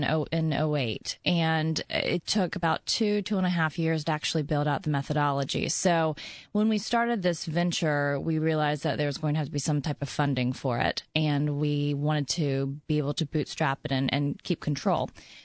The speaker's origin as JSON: {"language": "English", "region": "Gulf Coast", "country": "United States", "tie": "born or raised there", "said": "Actually, no. I grew up in the Gulf Coast area."}